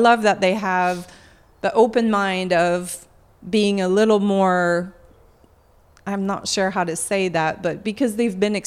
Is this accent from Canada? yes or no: yes; Canada; I think that French Canadian, period, are very strong-minded, opinionated.